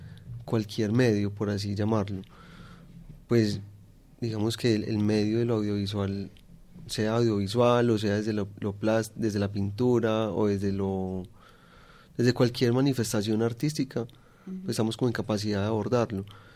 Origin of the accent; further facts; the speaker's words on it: Colombia; usted cuando sale del país se le nombra como colombiano, trae coca